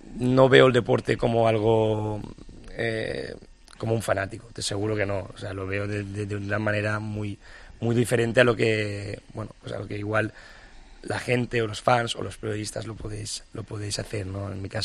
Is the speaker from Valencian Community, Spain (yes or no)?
yes; Valencia, Valencian Community, Spain; Valencia es mi tierra